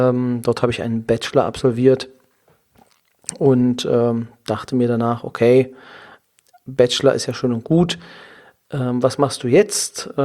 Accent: Saxony-Anhalt, Germany; Ich komme aus der Nähe von Magdeburg, im schönen Sachsen-Anhalt bin ich geboren, dort auch zur Schule gegangen, habe mein Abitur dort absolviert

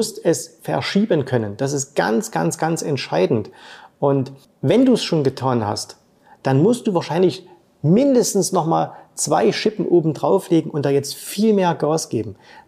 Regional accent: Saxony, Germany; in meinem Heimatbundesland Sachsen

